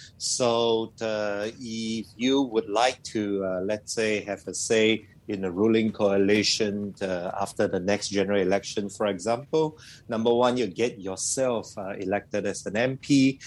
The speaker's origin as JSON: {"language": "English", "region": "Sabah", "country": "Malaysia", "said": "I'm from Sabah"}